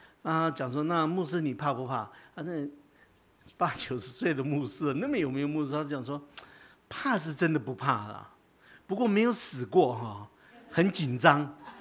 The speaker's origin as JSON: {"language": "Chinese", "country": "Taiwan", "said": "我虽然住在台北，我是台湾人"}